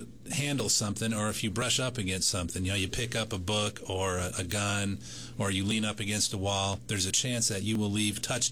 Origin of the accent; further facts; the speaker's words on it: Michigan, United States; as you might be aware, I grew up in Michigan.